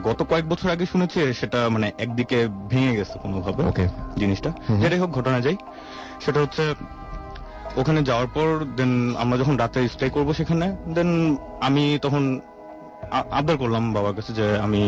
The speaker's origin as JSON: {"language": "Bangla", "town": "Dhaka", "region": "Dhaka Division", "country": "Bangladesh", "said": "আমি এসেছি ঢাকার হাজারবাগ থেকে।"}